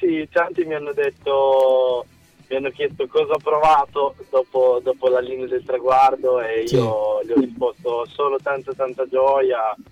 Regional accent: Turin, Piedmont, Italy; sono tornato un po' a casa nel mio paese, Torino.

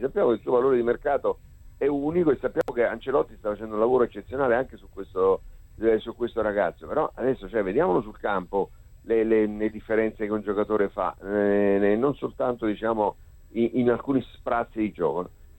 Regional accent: Naples, Campania, Italy; Siamo napoletani

